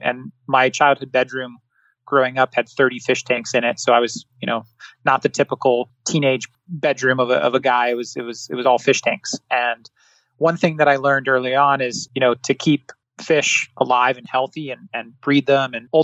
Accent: Singapore; I grew up in Southeast Asia. So well before even knowing where Philadelphia was on a map, I was growing up in, you know, the small island nation of Singapore

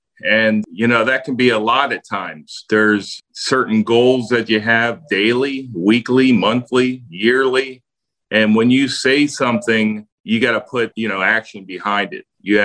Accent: Hershey, Pennsylvania, United States; I grew up in Hershey, PA. You know, my dad played for the Hershey Bears and we got all the chocolate we wanted for free. But that was a great town to grow up in for what I do, because that town is all built on hospitality.

